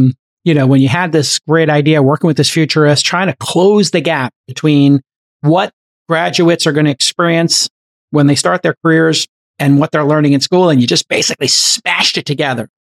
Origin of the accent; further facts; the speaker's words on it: New York, United States; now in California, United States; Because I'm from the formerly great state of California. I grew up in New York.